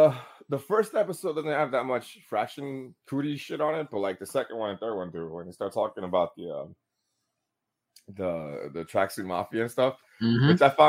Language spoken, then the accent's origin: English; New York, United States; Especially us, because we're from New York.